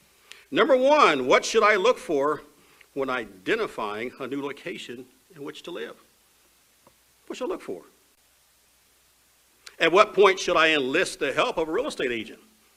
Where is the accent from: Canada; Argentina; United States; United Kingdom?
United States; Indiana; You know, I grew up in Indiana. Indiana is, of course, the farming belt of the Midwest.